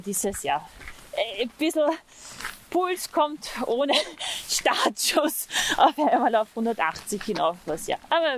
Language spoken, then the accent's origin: German; Fels am Wagram, Lower Austria, Austria; ich komme aus Fels am Wagram und bin in Krems in die Schule gegangen. Also so die Wachau ist im Echt so ein Stück Heimat für mich.